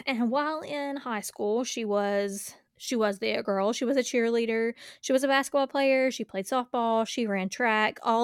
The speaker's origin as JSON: {"language": "English", "town": "Acme", "region": "Washington", "country": "United States", "tie": "born or raised there", "said": "town, Acme, Washington, was a small town, I was not lying."}